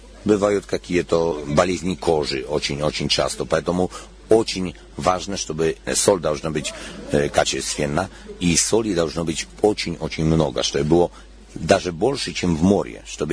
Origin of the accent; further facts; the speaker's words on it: Poland; Russian is a second language; Я из Польши, у нас страна очень-очень религиозна.